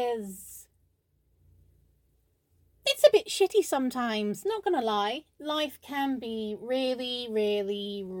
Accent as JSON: {"language": "English", "region": "England", "country": "United Kingdom", "said": "Now, I'm not saying say it out loud because I'm English and that's not what we do. We tut and we judge."}